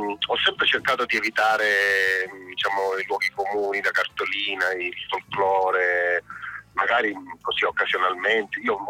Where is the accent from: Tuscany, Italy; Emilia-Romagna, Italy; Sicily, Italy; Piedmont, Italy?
Sicily, Italy; la mia terra si sente, cioè, si sente che sono siciliano